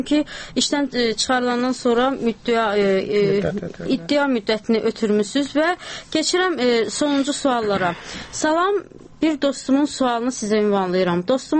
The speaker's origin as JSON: {"language": "Azerbaijani", "town": "Aghdara", "region": "Aghdara District", "country": "Azerbaijan", "lives_now": "Barda, Azerbaijan", "said": "Heç birindən mənə təyinat verməyiblər, çünki mən Ağdərədənəm. Ağdərə rayonu isə bir qurum kimi yoxdur. Hazırda Bərdə rayonunda məskunlaşmışıq."}